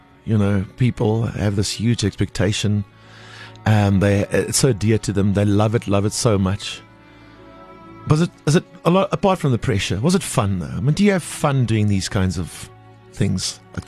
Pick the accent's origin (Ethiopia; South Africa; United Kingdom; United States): South Africa; Port Elizabeth, Eastern Cape; Yeah, no, I grew up in Port Elizabeth as well.